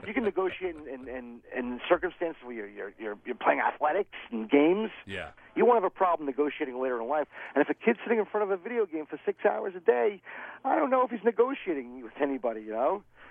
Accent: New York City, New York, United States; There's a lot of great things that come out of, you know, growing up in New York City, like two-hand touch.

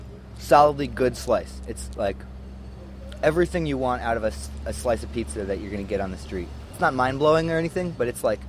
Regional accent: New York, United States; I'm from New York.

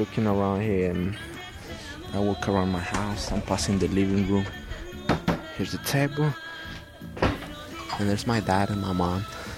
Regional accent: Zacatecas, Mexico; now in United States; You see, we came all the way from Zacatecas about 18 hours. Used to come 300 feet into the United States.

